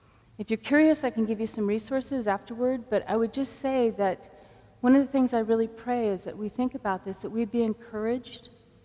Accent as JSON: {"language": "English", "town": "San Diego", "region": "California", "country": "United States", "tie": "born or raised there", "said": "When I was growing up in San Diego, we raised tomatoes."}